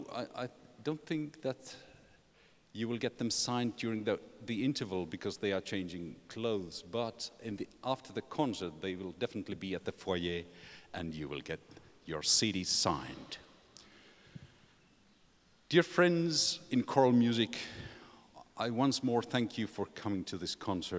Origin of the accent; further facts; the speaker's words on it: Finland; English is a second language; I'm a member of the board of ECAEC, and the reason why I am here is because I'm from Finland